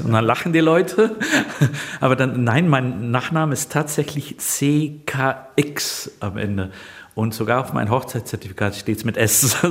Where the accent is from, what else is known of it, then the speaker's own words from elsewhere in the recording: Flanders, Belgium; now in Germany; Da hat meine Heimat zurückgerufen, bin ich acht Jahre oder fast neun Jahre Geschäftsführer und künstlerische Leiter gewesen beim Flandern-Festival von der Abteilung Mechelen und Kempen. Also ich bin immer in Deutschland wohnhaft geblieben.